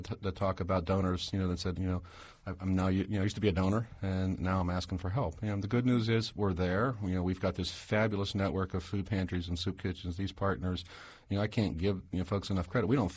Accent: Steubenville, Ohio, United States; as I like to say, I grew up in Steubenville, and, you know, 40, 50 years ago, people could work in a steel mill

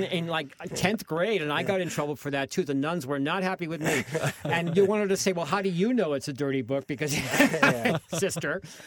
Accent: Boston, Massachusetts, United States; because he went to Boston and wrote up my hometown and wrote very, very much about Victorian-era Boston, which I liked very much.

